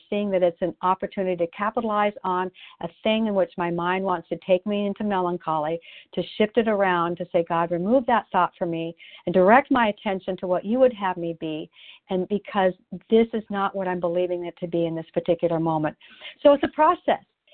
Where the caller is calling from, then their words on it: Oregon, United States; and I'm calling from Oregon today.